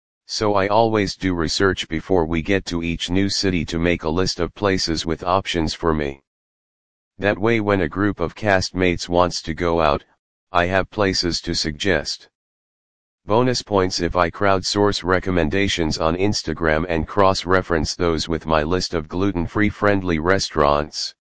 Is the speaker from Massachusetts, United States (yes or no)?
yes; Massachusetts, United States; now in Chicago, United States; I am a Chicago-based actor, singer, dancer, and writer. I am originally from Massachusetts